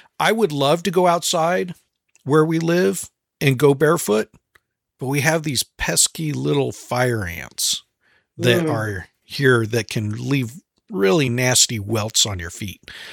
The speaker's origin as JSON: {"language": "English", "region": "California", "country": "United States", "tie": "born or raised there", "said": "Where I grew up in California, my parents live on the Sacramento River, and we would spend most of our days out there on the river"}